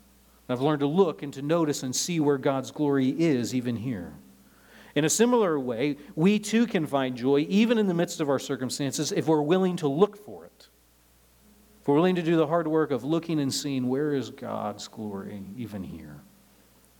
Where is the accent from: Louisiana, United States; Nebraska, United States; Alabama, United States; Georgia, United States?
Nebraska, United States; You know, growing up in Nebraska, like here, other people would call it a boring flyover state.